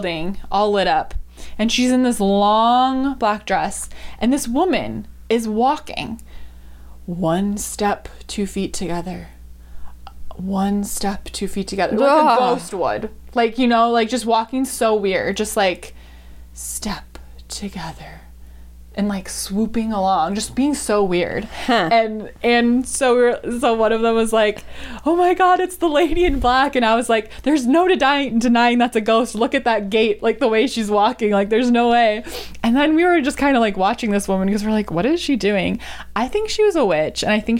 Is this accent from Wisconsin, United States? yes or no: yes; Wisconsin, United States; You know, like, I grew up in Wisconsin. The Milwaukee Brewers are our team.